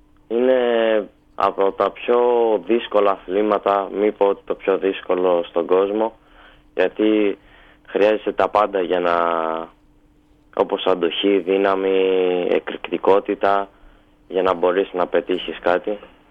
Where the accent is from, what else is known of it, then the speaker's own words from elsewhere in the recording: Greece; Η Ελλάδα και η πατρίδα μου για μένα είναι τα πάντα.